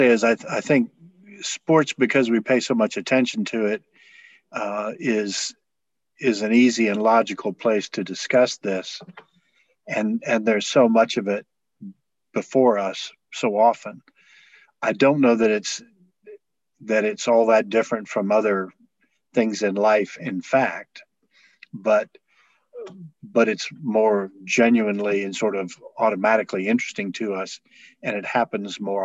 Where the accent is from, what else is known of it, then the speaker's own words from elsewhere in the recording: Vermont, United States; born there; As Southern as you can be when you're born in Vermont, yes.